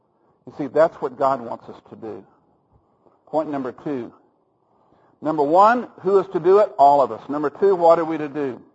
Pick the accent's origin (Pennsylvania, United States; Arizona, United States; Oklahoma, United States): Oklahoma, United States; Oklahoma City; I'm from Oklahoma City, and he's from Kenya, and we've met in Amsterdam